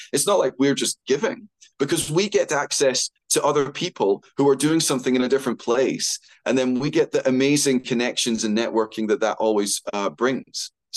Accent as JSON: {"language": "English", "region": "Scotland", "country": "United Kingdom", "tie": "born or raised there", "said": "I know sometimes my accent can mislead, but I have lived in Scotland my whole life. I'm born and bred here."}